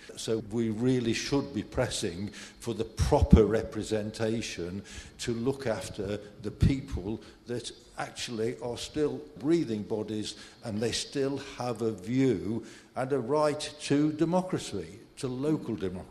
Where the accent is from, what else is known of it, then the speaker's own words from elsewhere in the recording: Ketton, East Midlands, United Kingdom; from Ketton, so right in the far east of Rutland, and obviously I have affinity to Stamford.